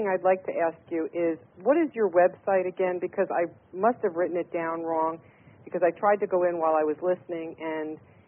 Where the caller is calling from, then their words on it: New Jersey, United States; New Jersey.